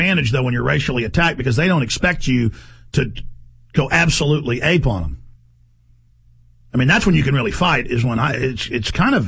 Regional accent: Dallas, Texas, United States; I have been racially attacked by Mexicans repeatedly growing up in Dallas, very rough town.

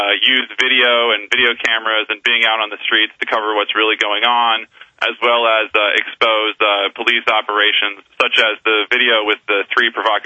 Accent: Minneapolis, Minnesota, United States; Well, I'm from Minneapolis

